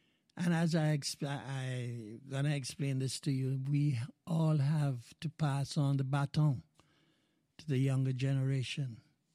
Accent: Mandeville, Manchester, Jamaica; moved away as an adult; And I spent my first 23 years in good old Jamaica.

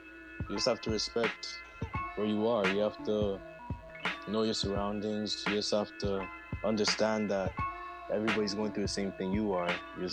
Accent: Toronto, Ontario, Canada; I'm coming in from Toronto, Jane and Finch.

